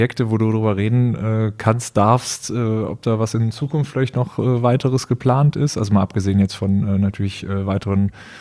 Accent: Düsseldorf, North Rhine-Westphalia, Germany; born there; ich gebürtiger Düsseldorfer bin

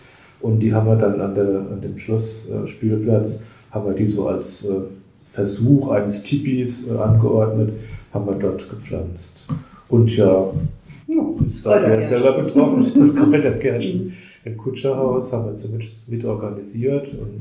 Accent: Rhineland-Palatinate, Germany; als Pfälzer

